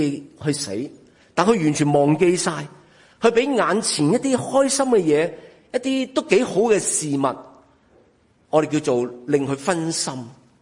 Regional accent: China; 我中国人

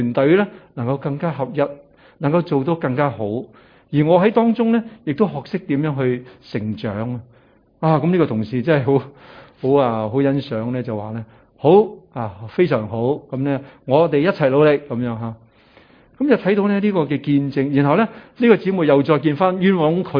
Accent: China; 我哋中国人

